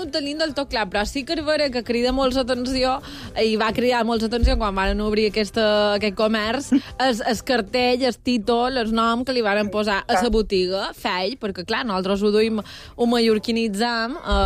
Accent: Bunyola, Balearic Islands, Spain; aquest cap de setmana sé que has estat a Bunyola, el meu poble

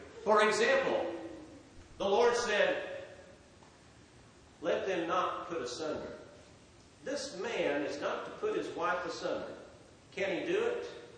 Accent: Indiana, United States; born there; I was born in Indiana.

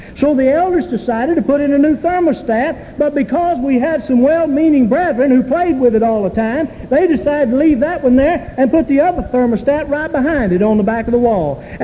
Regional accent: Texas, United States; Well, I came from East Texas.

